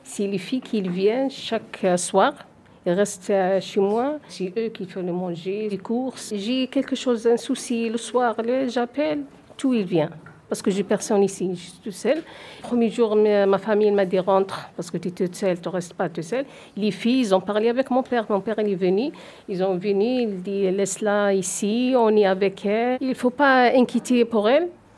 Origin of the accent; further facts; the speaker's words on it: Provence-Alpes-Côte d'Azur, France; il y a des gens qui me regardent, que je suis venue de la Castellane.